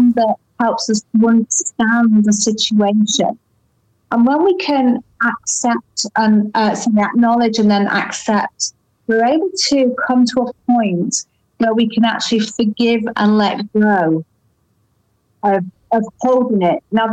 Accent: United Kingdom; now in Spain; No, I'm a Brit in Spain. I'm still an expat.

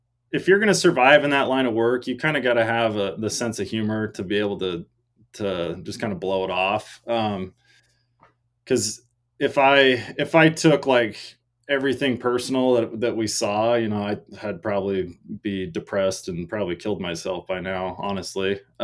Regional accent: Mesquite, Nevada, United States; also born or lived in Salt Lake City / St. George; now in Logandale, United States; I live in Logandale. I grew up in Mesquite.

